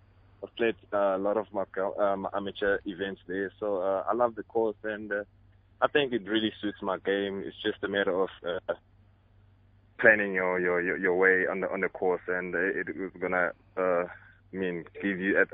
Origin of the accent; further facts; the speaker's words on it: Soweto, Gauteng, South Africa; I'm based in Soweto, so most of my life it's here in Joburg.